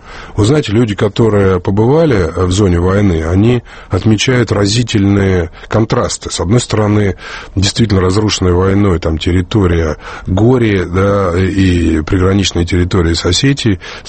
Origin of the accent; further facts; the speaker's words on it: Tolyatti, Samara Oblast, Russia; я объясню из Тольятти человеку из Самары